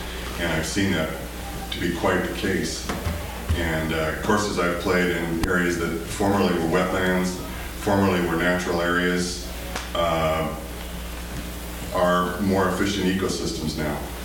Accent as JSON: {"language": "English", "town": "Bellevue", "region": "Washington", "country": "United States", "said": "from Bellevue, Washington"}